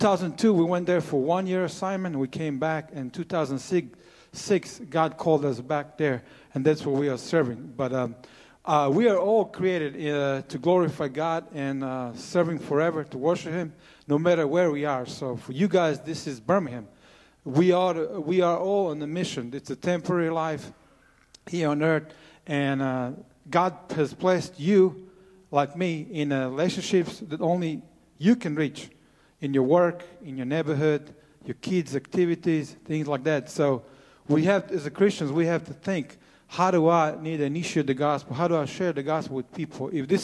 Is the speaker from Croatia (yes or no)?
yes; Croatia; I grew up in Croatia in a very difficult situation.